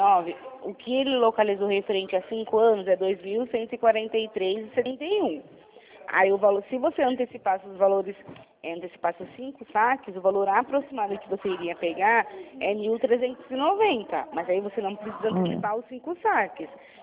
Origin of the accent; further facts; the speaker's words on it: Sorocaba, São Paulo, Brazil; eu sou de Sorocaba.